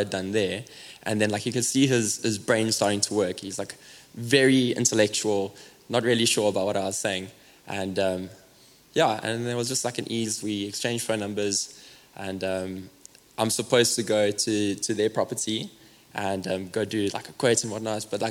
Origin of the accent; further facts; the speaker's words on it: South Africa; And I think being South African, I think we carry a little bit of that as well, where we like carry just like a heart for our nation